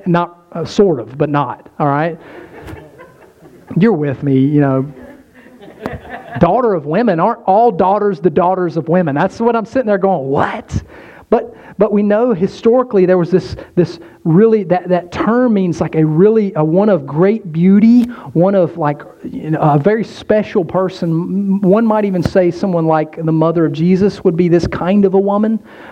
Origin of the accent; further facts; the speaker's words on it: United States; I'm an American. I love my country.